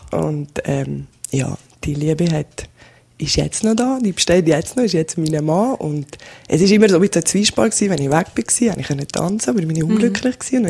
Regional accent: Valais, Switzerland; Ich bin halt hier im Wallis aufgewachsen

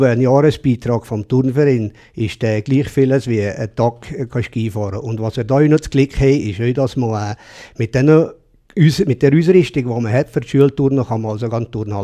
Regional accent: Valais, Switzerland; Und vor allem eben, wenn man sieht, als Walliser, der kommt und dann wird man da so eigentlich

